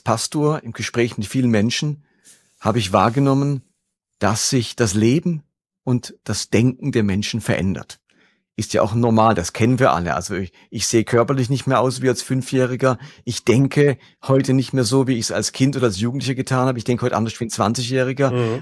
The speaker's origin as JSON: {"language": "German", "country": "Germany", "lives_now": "Lörrach, Germany", "said": "Ich stamme aus Deutschland, wohne aktuell in Lörrach"}